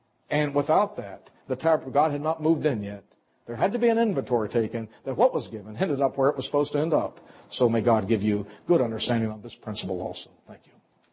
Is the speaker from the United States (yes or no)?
yes; Pittsburgh, Pennsylvania, United States; I was raised in Pittsburgh, but that's all I'll say.